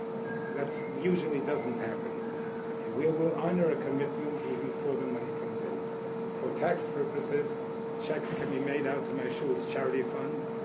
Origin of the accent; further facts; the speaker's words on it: Cleveland, Ohio, United States; I come from Cleveland. I've been coming here for close to 30 years.